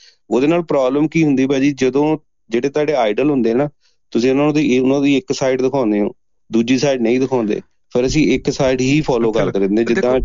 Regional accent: Phagwara, Punjab, India; ਆਪਣੇ ਮੇਰੇ ਸ਼ਹਿਰ ਫਗਵਾੜੇ ਚ ਦੂਜੇ ਸ਼ਹਿਰ ਤੋਂ ਕੋਈ ਆਏ

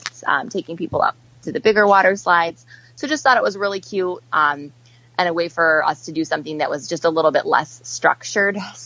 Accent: Midwest, United States; I mean, and we're from the Midwest, so like, you know, anything above 70 feels warm to us.

